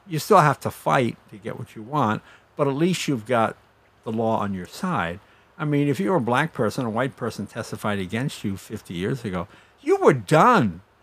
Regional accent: New England, United States; we grew up in New England.

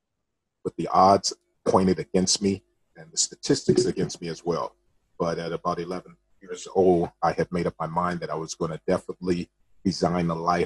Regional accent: Hawaii, United States; born there; I was born in Oahu, Hawaii.

